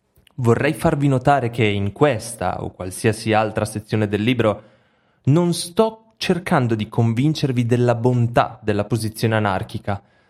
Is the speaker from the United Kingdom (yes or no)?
yes; England, United Kingdom; Sono cresciuto in Inghilterra negli anni 70, quando l'ombra della Seconda Guerra Mondiale aleggiava ancora pesantemente nelle menti delle persone.